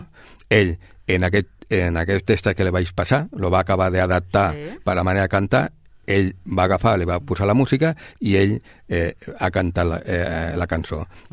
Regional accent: Sabadell, Catalonia, Spain; soc de Sabadell i no puc evitar això.

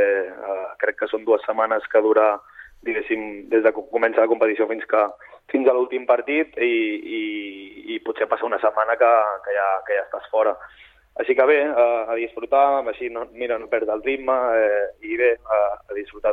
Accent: Sabadell, Catalonia, Spain; soc de Sabadell de tota la vida

